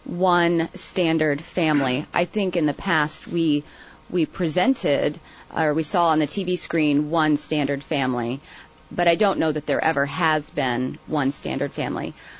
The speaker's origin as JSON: {"language": "English", "region": "Ohio", "country": "United States", "tie": "born or raised there", "said": "We grew up in Ohio, and all of my distant families from Kentucky, with very strong roots in eastern Kentucky."}